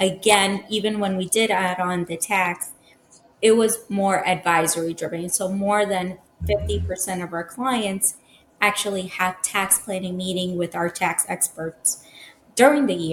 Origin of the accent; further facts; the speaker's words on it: Ecuador; now in Long Island, United States; I'm Hispanic. I'm from Ecuador.